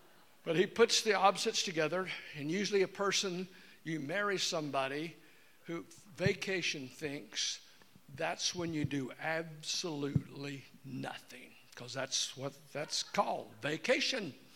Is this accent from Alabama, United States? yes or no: yes; Alabama, United States; I love country music. I mean, I'm from Alabama.